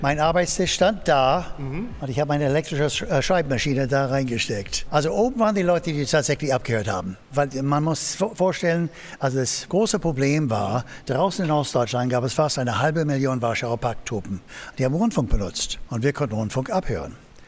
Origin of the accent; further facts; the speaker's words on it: United States; ich bin Amerikaner, ich habe Soldat hier gedient, 73 bis 75